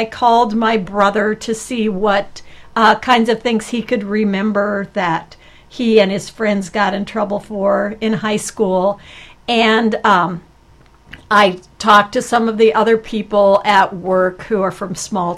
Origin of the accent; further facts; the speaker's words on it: Adel, Iowa, United States; since I grew up in a small town, I grew up in Adel, Iowa, which actually is the inspiration for Cottonwood Creek.